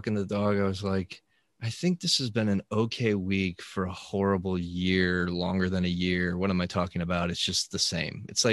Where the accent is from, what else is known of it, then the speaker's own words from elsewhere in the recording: Colorado, United States; I always have a strange feeling with Columbine because, you know, growing up in Colorado, it like felt so close